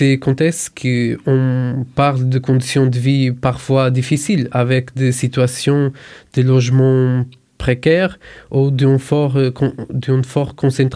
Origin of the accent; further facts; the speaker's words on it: Portugal; La sécurité et l'immigration prennent de plus en plus de place dans les débats publics chez nous en Portugal.